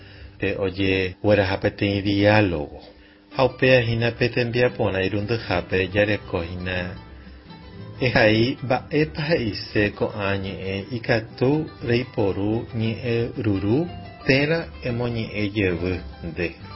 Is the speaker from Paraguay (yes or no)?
yes; Paraguay; como paraguayo y como originalmente nacidos dentro de la cultura guaraní, ¿verdad? Porque sabemos que manejamos ese idioma y también el castellano, somos bilingüe por eso